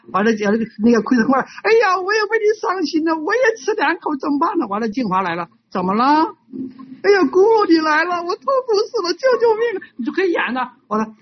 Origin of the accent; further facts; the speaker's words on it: Shenyang, Liaoning, China; 我的故乡，我想死你们了，沈阳朋友